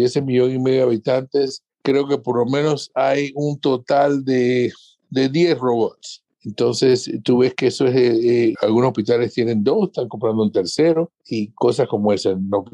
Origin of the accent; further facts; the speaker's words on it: Panama; Yo soy panameño.